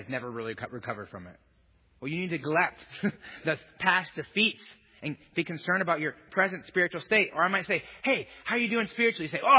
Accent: Indiana, United States; And it's 2 o'clock in the morning and we're from Indiana.

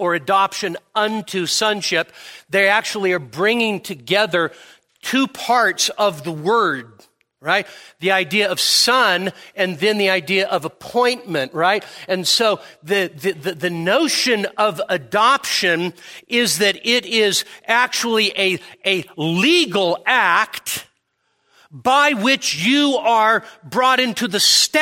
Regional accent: California, United States; I grew up in the Sacramento Valley. I didn't even know it was hot there. I just grew up there, you know? Play wiffle ball all day in 105 degree weather, you know?

